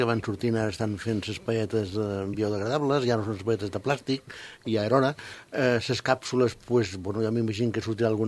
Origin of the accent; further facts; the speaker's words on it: Es Pujols, Balearic Islands, Spain; Perdona, jo som dels Pujols, no de la Mola.